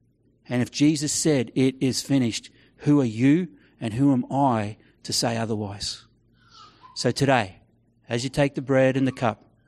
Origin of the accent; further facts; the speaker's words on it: Mount Gravatt, Queensland, Australia; Now, as a young family, we grew up on Newnham Road. My mum still lives on Newnham Road in Mount Gravatt.